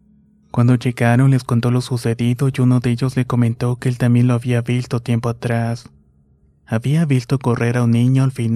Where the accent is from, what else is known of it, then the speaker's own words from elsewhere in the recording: Honduras; Soy de Honduras, actualmente vivo en la ciudad de Choloma, conocida como la ciudad de las maquilas.